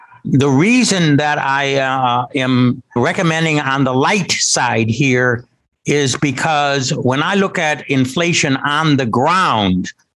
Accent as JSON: {"language": "English", "town": "Chicago", "region": "Illinois", "country": "United States", "tie": "born there", "lives_now": "Philadelphia, United States", "said": "Yeah. Well, I've been here for 46 years. I was actually born in Chicago, so I'm a Midwesterner."}